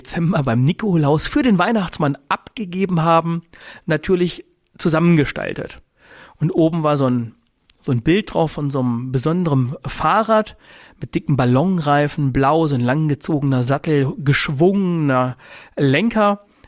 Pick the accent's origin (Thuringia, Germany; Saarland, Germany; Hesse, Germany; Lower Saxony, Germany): Lower Saxony, Germany; Winkel; also born or lived in Celle; wir hatten ein Haus in der Nähe von Gifhorn im Örtchen Winkel mit einem ganz, ganz großen Grundstück. Ich bin ganz behütet und unterstützt aufgewachsen